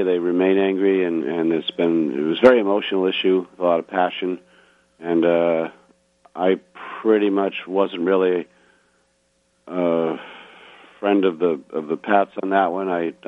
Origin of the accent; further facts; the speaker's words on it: Groton, Massachusetts, United States; And Peter Gammons is from Groton, my hometown as well, and he was a good mentor and role model.